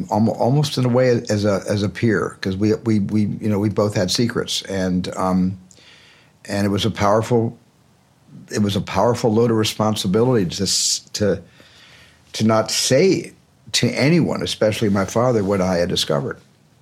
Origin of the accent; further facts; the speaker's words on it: Arizona, United States; Certainly I identified inside being, you know, in a family, in a large family growing up in Arizona.